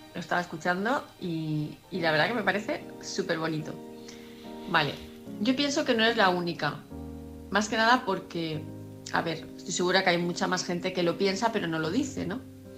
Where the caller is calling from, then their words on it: Palma de Mallorca, Balearic Islands, Spain; de Palma de Mallorca